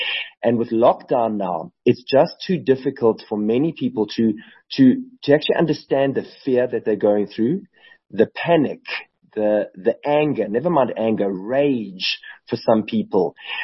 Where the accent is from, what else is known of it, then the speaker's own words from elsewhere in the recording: Johannesburg, Gauteng, South Africa; I come from Johannesburg originally, and led a fairly successful life and career until drugs brought me to my knees in my early 30s